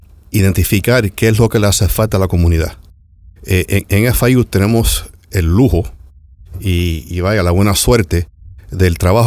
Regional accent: Miami-Dade, Florida, United States; yo nacido y criado aquí en Miami-Dade. Tengo 55 años de edad

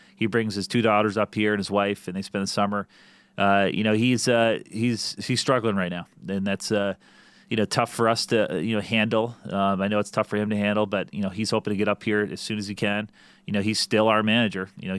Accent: Jonesville, Vermont, United States; Hopefully I didn't bore people about my background growing up in Jonesville, Vermont, but it's been a ton of fun to, you know, be back home

